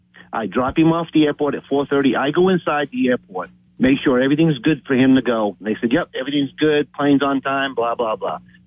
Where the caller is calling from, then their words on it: Howland, Maine, United States; Good morning, Miss Sydney. … I'm calling from Howland.